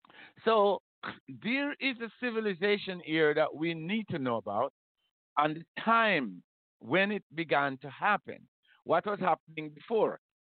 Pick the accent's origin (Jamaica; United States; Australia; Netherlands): Jamaica; I grew up in Jamaica under a slavery system, post-slavery system.